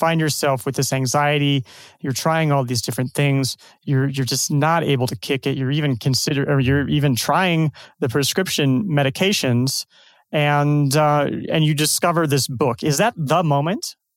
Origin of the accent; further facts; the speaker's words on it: Nebraska, United States; I grew up in Nebraska. I didn't know entrepreneurs. Found myself in Silicon Valley.